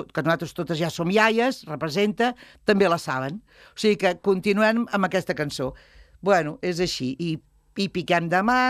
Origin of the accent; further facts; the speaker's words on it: Catalonia, Spain; som catalans de tota la vida